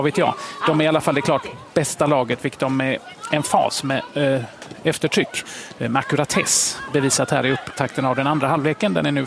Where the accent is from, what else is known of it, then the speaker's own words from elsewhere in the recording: Kävlinge, Skåne, Sweden; Jag kommer också från Kävlinge faktiskt.